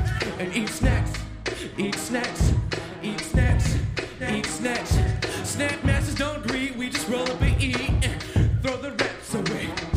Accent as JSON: {"language": "English", "country": "Philippines", "said": "It's ironic because I'm Filipino."}